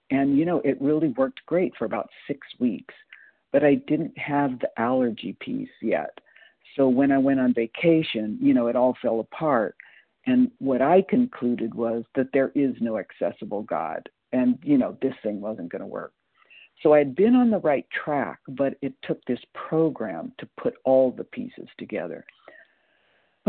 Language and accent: English; California, United States; now in Boise, United States; usually in Boise, but today I'm in my home state of California.